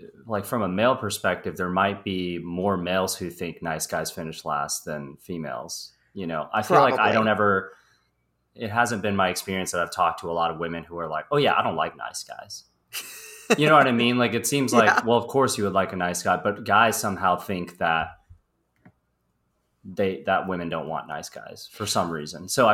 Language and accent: English; Midwest, United States; now in Los Angeles, United States; That I am originally from the Midwest and that I've been living in Los Angeles for about 10 years.